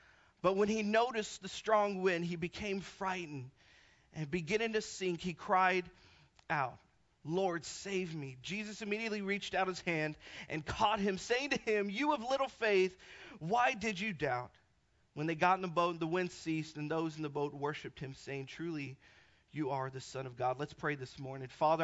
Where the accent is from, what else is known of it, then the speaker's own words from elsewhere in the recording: Texas, United States; moved away as an adult; But yes, we are from Iowa, and as originated from Texas, we moved up to Iowa.